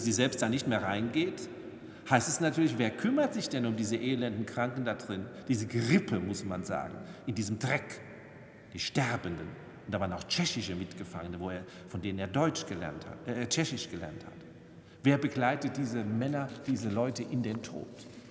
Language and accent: German; Salz, Rhineland-Palatinate, Germany; aus Salz, meiner Heimatgemeinde als Kind